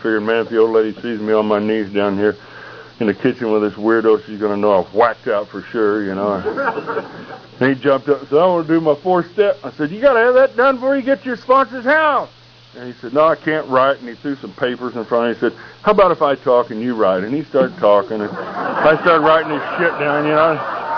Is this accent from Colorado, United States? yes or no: no; Texas, United States; Yeah, but I'm from Texas.